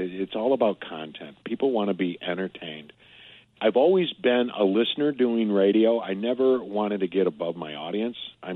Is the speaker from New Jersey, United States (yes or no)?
no; Michigan, United States; I grew up outside Detroit, and it's the Midwest.